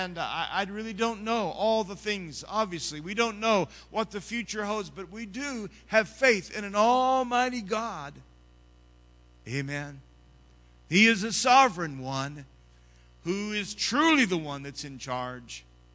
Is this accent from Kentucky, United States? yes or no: yes; London, Kentucky, United States; also born or lived in Tulsa, Oklahoma; I'd just say, "I'm from Tulsa," so they would know where I was from. I wasn't ashamed of my smaller hometown. I'm not ashamed to be from London, Kentucky.